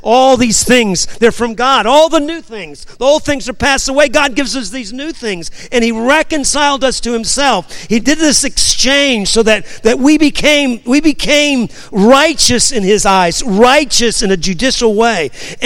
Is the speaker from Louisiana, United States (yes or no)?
yes; New Orleans, Louisiana, United States; And if you're new to me, I'm from New Orleans, okay?